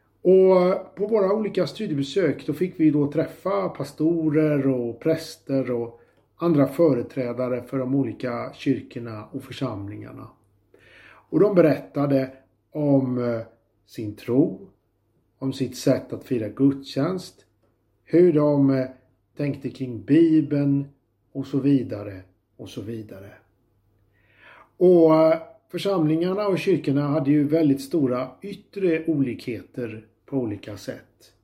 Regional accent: Jönköping, Jönköping County, Sweden; När jag gick gymnasiet på 80-talet hemma i Jönköping, då hade vi en mycket entusiastisk religionslärare.

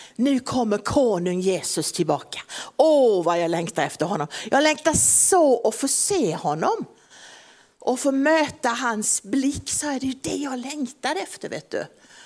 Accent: Helsingborg, Skåne, Sweden; För när jag växte upp nere i Helsingborg och så pratade vi med varandra.

